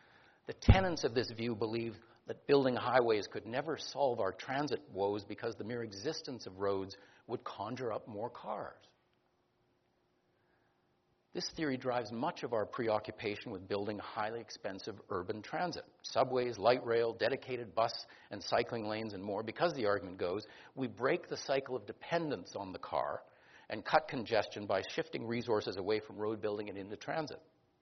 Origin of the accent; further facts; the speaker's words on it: North Vancouver, British Columbia, Canada; I grew up in the North Shore.